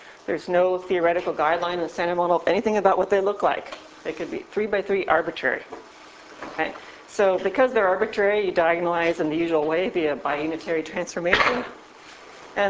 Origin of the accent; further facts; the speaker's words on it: Wisconsin, United States; And I come from Wisconsin, where an ice cube, that's the world is law, right?